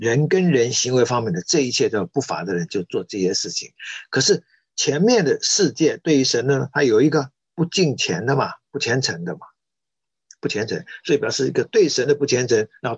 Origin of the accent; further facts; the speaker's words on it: China; now in Boston, United States; 不然我们中国人活不下去了